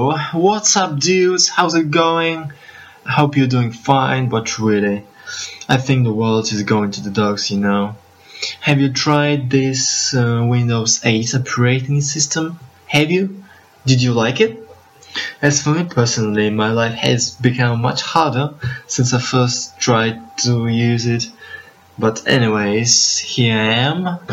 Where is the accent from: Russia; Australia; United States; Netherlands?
Russia; English is a second language; I'm from Russia, comrades, and I'm going to destroy Facebook and Twitter.